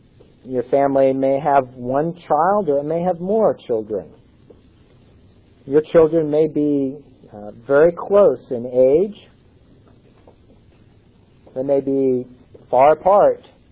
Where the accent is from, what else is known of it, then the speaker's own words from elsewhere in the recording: Topeka, Kansas, United States; He's a pastor of the church that I grew up in Topeka, Kansas.